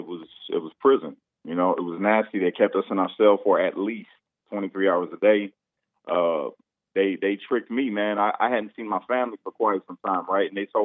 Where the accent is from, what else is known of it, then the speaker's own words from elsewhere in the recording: Indiana, United States; I'm from Indiana. They moved me all the way to Tucson